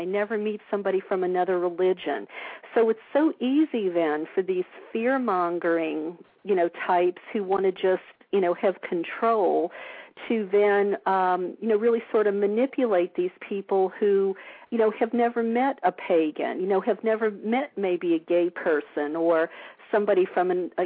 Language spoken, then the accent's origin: English; New Orleans, Louisiana, United States; I know just myself growing up in New Orleans, it was the Bible Belt. I was born into a Catholic family.